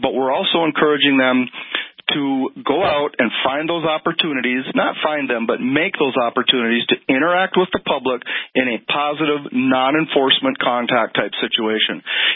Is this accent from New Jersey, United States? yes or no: no; Bismarck, North Dakota, United States; being born and raised in Bismarck, we've got a great community, just like Fargo does